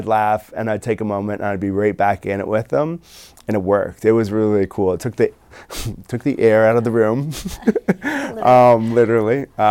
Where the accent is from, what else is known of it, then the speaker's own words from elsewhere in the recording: Canada; as I'm Canadian